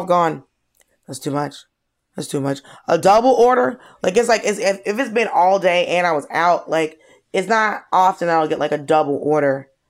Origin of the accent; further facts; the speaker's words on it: Georgia, United States; like, I grew up in Georgia.